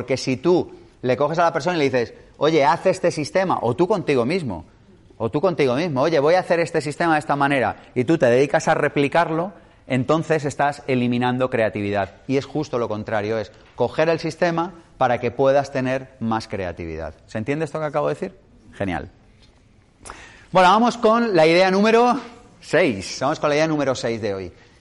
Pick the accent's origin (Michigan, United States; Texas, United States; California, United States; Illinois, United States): California, United States; de donde yo vengo, de California